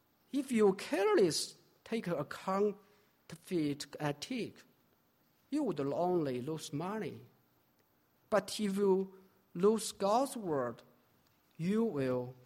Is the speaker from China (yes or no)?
yes; China; first language Chinese; English is a second language; And I often mocked by them for the sake of my accent. Why? Because Chinese language has abided in me before I begin to study English. Anytime when I write or speak in English, I must think first in Chinese and then translate it to the English.